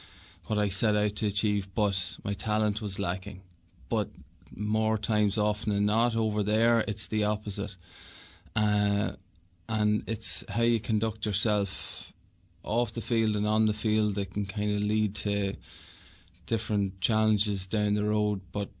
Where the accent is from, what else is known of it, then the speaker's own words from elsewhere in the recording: Dundalk, County Louth, Ireland; I just didn't want to come home and play with my hometown. You do get judged a wee bit more when you're a local. But I went to Newry and had a good year there. And I came back to Dundalk the following year.